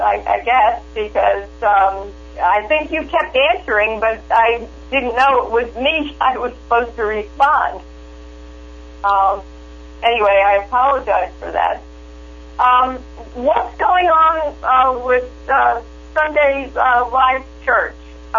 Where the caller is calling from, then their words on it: New Jersey, United States; New Jersey.